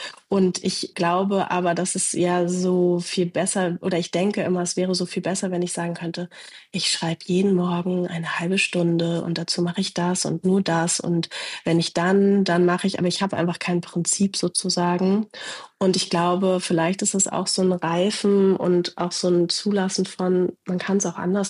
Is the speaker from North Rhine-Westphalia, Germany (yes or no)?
no; Berlin, Germany; Und ich meine, ich bin ja in Berlin groß geworden auch.